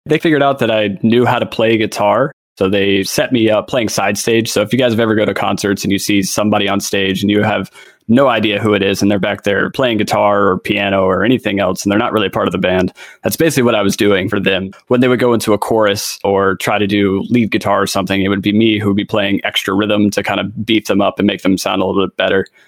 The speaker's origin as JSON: {"language": "English", "region": "North Carolina", "country": "United States", "said": "the last two members live in Maine, and I'm from North Carolina, so it didn't make much sense for me to stick around."}